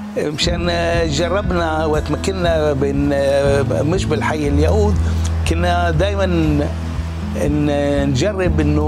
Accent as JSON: {"language": "Arabic", "town": "Beirut", "region": "Beirut Governorate", "country": "Lebanon", "tie": "born or raised there", "said": "خلقت ببيروت بسنة 1954 ببيروت، بعدين سكنت بالوادي، هونيك أكترية اليهود كانوا ساكنين وادي أبو جميل. ورا شي سنتين انجبروا أهلي يتركوا بيروت ويسكنوا"}